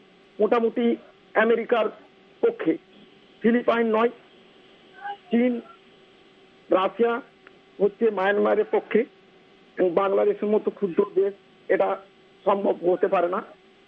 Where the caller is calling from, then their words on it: Bankura, West Bengal, India; আমি পশ্চিমবঙ্গের বাঁকুড়া ডিস্ট্রিক্ট।